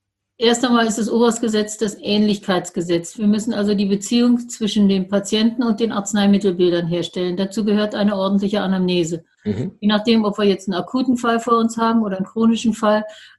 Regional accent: Frauenfeld, Thurgau, Switzerland; Ich komme aus dem Raum Frauenfeld

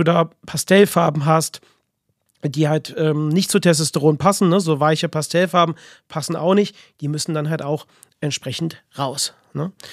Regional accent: Cologne, North Rhine-Westphalia, Germany; Bei uns in Köln sagen wir immer, jeder Jeck ist anders.

